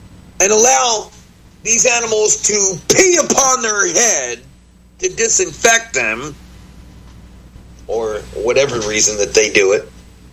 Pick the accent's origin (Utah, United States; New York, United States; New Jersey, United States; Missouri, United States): New Jersey, United States; I was raised in New Jersey where we all got along and we all loved each other.